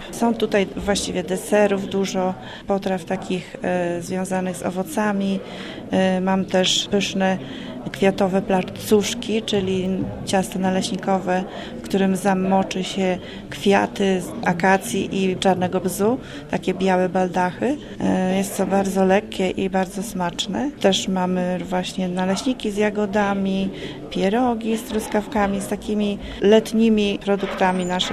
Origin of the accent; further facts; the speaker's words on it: Lignowy Szlacheckie, Pomeranian Voivodeship, Poland; pochodzę ze wsi Lignowy Szlacheckie. Jestem mieszkanką Kociewia od samego początku, od urodzenia. Mieszkam na Kociewiu, tu się urodziłam.